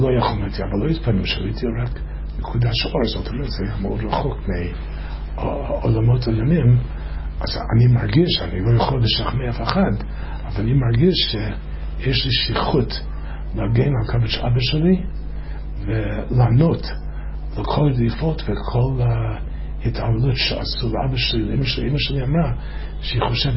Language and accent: Hebrew; Chicago, Illinois, United States; אני בא משיקגו